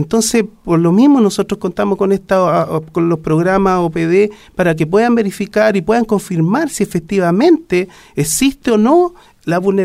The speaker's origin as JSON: {"language": "Spanish", "country": "Chile", "said": "nosotros como ciudadanos chilenos tenemos la obligación moral"}